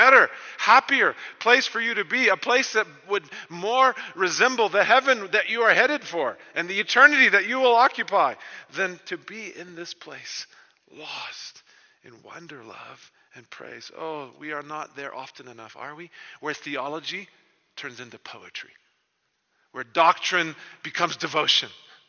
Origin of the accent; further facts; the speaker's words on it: Bible Belt, United States; I grew up in the Bible Belt of the U.S., and I would travel around to all the latest Christian rock concerts, believe it or not.